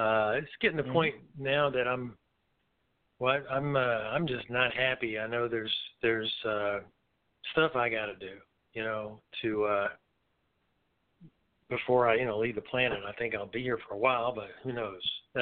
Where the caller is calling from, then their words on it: Asheville, North Carolina, United States; I'm in Asheville, North Carolina.